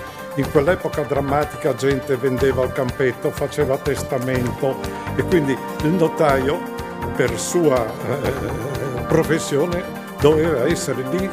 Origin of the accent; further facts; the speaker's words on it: Vodnjan, Istria County, Croatia; born there; io sono un sangue misto, istriano e friulano. Sono nato in Istria, a Dignano d'Istria, un paesino splendido